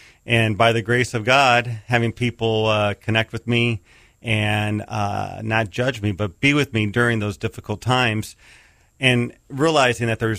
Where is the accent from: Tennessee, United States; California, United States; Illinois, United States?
California, United States; I grew up in Southern California. It's called the Inland Empire.